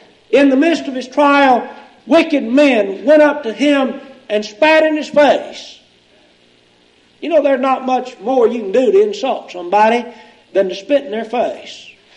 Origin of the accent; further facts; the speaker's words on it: Texas, United States; As a boy growing up in East Texas, I worked out around the farm a good bit